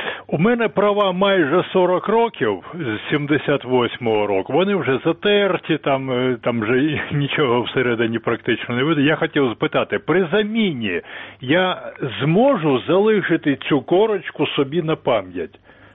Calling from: Kyiv, Ukraine

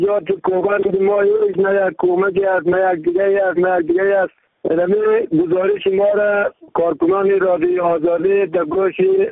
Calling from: Kishindih, Balkh, Afghanistan; از ولسوالی کشینده

